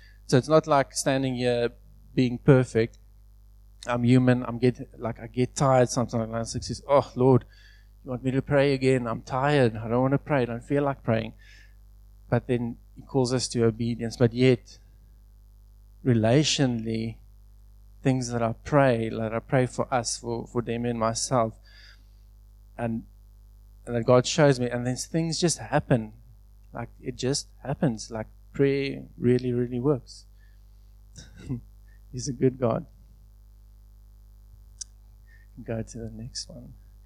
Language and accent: English; Somerset West, Western Cape, South Africa; So I grew up in Somerset West.